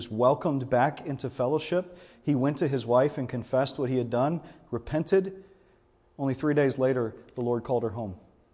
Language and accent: English; Louisiana, United States; I'm a Cajun. I'm from South Louisiana.